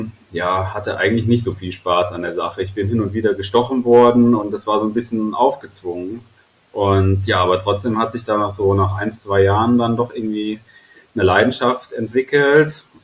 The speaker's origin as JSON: {"language": "German", "region": "Hesse", "country": "Germany", "said": "Ursprünglich habe ich die Bienen in meiner Heimat in Nordhessen gehalten"}